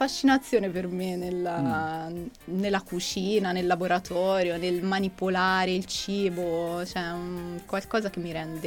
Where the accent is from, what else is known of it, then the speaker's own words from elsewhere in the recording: Arezzo, Tuscany, Italy; Io sono, sì, sono della zona di Cappuccini, quindi sono di Arezzo.